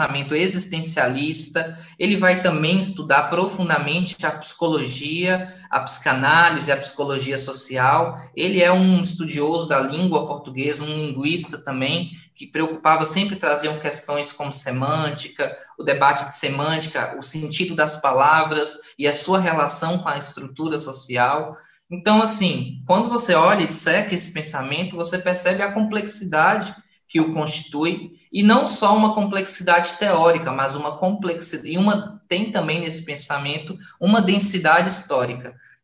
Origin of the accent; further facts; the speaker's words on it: Minas Gerais, Brazil; Então, eu sou do Vale do Mucuri, em Minas Gerais, a segunda região mais pobre de Minas.